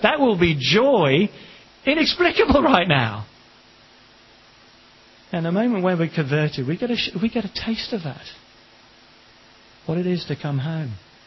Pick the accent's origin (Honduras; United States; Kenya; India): Kenya; moved away as an adult; I was, most of you, many of you know, born and brought up in Kenya. My parents were there until I was 23.